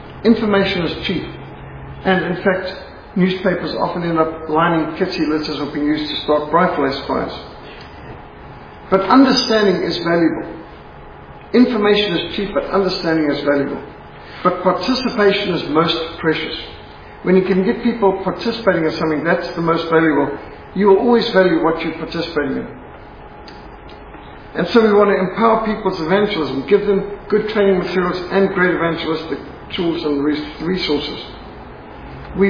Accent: Zimbabwe; I grew up in Rhodesia where we got bilharzia, we got tick bite fever, we got malaria.

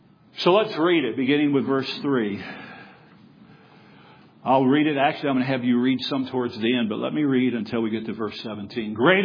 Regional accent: Michigan, United States; born or raised there

